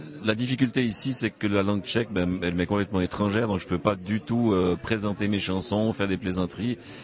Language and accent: French; Switzerland; l'habitude quand je voyage et que je dis je suis suisse